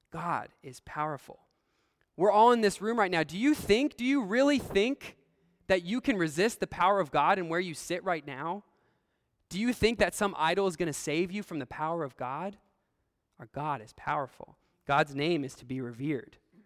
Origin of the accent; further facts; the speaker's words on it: Shiloh, Illinois, United States; I'm not from Pocosin, but I'm a Hamptonian or I'm a Hamptonite. I don't know what you all call each other here. I don't know. I was from Shiloh, Illinois.